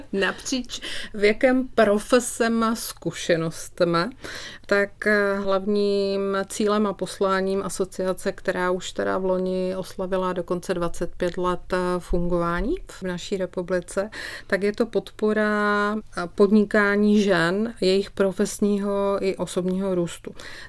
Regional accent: Ostrava, Moravian-Silesian Region, Czechia; born there; Já, jelikož je to moje rodné město

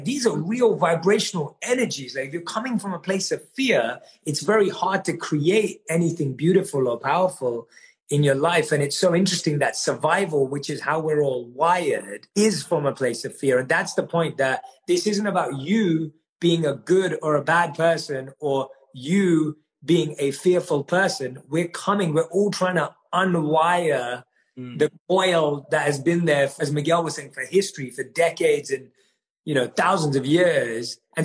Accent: London, United Kingdom; Like, I know in the South Asian community that I'm from, and I'm born and raised in London, but the wider community, right

